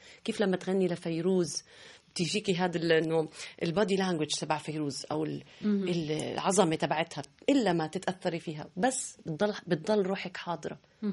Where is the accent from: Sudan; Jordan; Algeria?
Jordan; قدي أضافت إلنا كأردنيين للتراث.